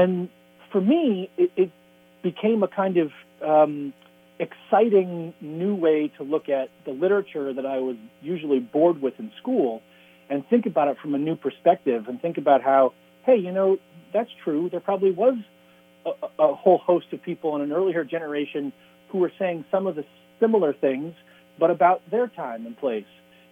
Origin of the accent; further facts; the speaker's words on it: Massachusetts, United States; at the time when I was growing up, which is in the 90s. And growing up outside of Boston, there was, you know, there was a, it was one of the kind of cliques and groups you could become a part